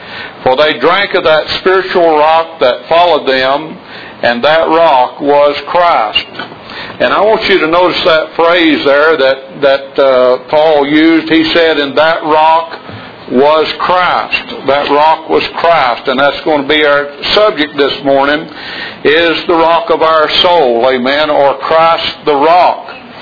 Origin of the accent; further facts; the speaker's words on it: Kentucky, United States; Where I grew up in Kentucky, we had a lot of sandstone.